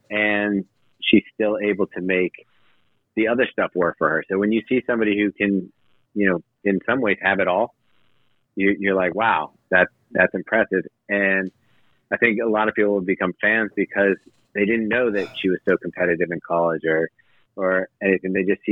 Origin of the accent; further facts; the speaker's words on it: California, United States; So I fall into the second half, and I grew up in California.